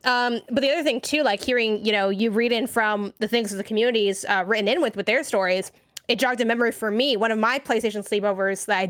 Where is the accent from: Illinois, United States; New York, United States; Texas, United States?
Illinois, United States; Chicago; you know, I'm from Chicago